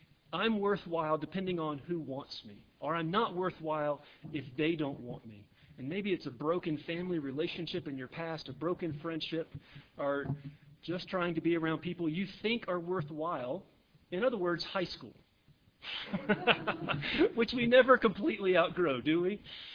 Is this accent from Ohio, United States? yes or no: no; South Carolina, United States; I'd never been to a large city bigger than Atlanta before. I grew up in South Carolina.